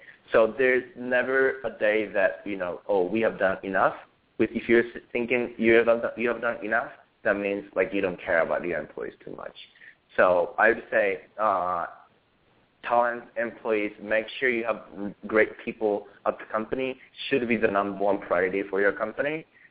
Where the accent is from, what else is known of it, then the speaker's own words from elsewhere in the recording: Tokyo, Japan; now in United States; When I started the company, I didn't know, I was from Tokyo, so I didn't know how to run a company in the U.S.